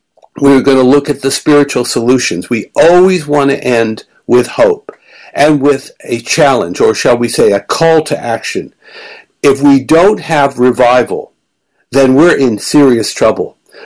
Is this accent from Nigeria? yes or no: no; Melbourne, Victoria, Australia; Yes, I'm there, and hello to Soren, and hello to Melbourne, my hometown.